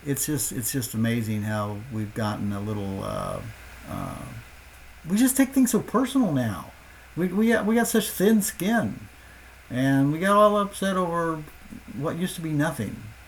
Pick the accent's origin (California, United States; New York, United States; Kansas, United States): Kansas, United States; No, wait a minute. I'm from Kansas.